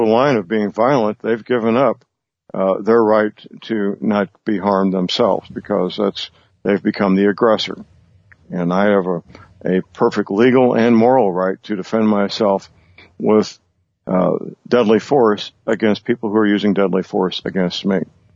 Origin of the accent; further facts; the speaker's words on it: St. Louis, Missouri, United States; that has happened in my hometown in St. Louis. I'm a native St. Louisan